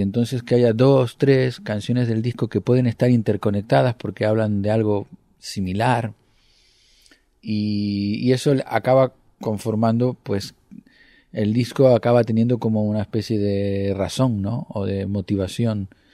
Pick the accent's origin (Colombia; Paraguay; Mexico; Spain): Spain; Tenerife, Canary Islands; now in Madrid, Spain; Cuando yo llegué de Tenerife ya traía algunas canciones